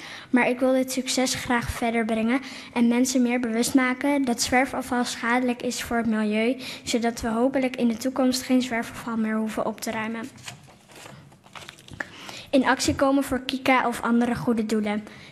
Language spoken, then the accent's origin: Dutch; Silvolde, Gelderland, Netherlands